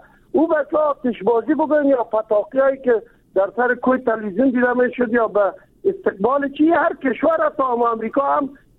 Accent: Kabul, Afghanistan; چون ما از کابل هستیم

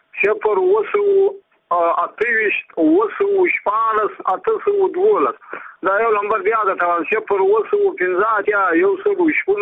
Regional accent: Badghis, Afghanistan; زه په خپل د بادغیس ولایت یم.

